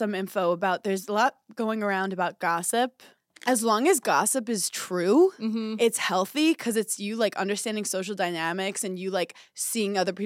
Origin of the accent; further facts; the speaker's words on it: New York City, New York, United States; And I think it's because I'm from New York City.